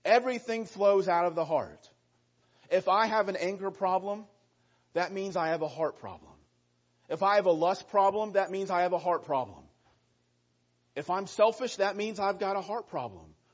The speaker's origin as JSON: {"language": "English", "town": "Dayton", "region": "Ohio", "country": "United States", "tie": "born or raised there", "moved": "as an adult", "lives_now": "Chesapeake, United States", "said": "I'm from the Chesapeake, Virginia area, born and raised in Dayton, and we made the move to Virginia about 4.5 years ago."}